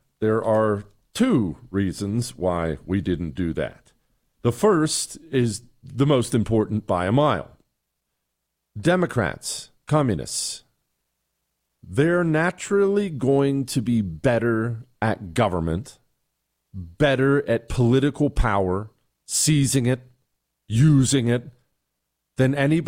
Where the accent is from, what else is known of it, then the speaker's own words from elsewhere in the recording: Bozeman, Montana, United States; moved away; Actually, in my hometown, one of my hometowns, I have a story about this I just found out about yesterday. In Bozeman, Montana, you know, that's where I grew up. Bozeman, Montana. I graduated high school from Bozeman, Montana. Well, I moved there when I was 10